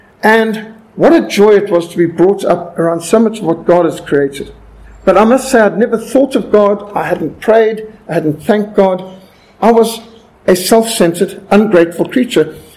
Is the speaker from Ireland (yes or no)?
no; Cape Town, Western Cape, South Africa; born there; I was born in Cape Town.